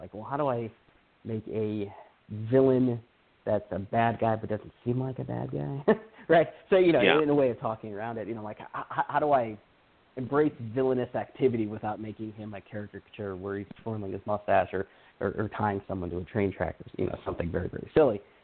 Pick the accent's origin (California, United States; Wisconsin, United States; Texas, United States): California, United States; I'm from California.